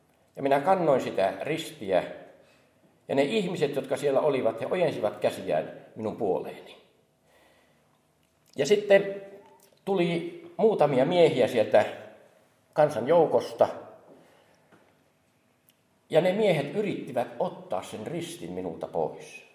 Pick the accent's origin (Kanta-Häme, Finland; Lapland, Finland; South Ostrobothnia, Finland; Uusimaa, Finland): South Ostrobothnia, Finland; Evijärvi; also born or lived in Veteli; Nimittäin minä olen syntynyt Vetelissä, vaikka lapsuuteni on ja nuoruuteni viettänyt sitten Evijärvellä. Ja siellä on lapsuuskoti edelleen Evijärvellä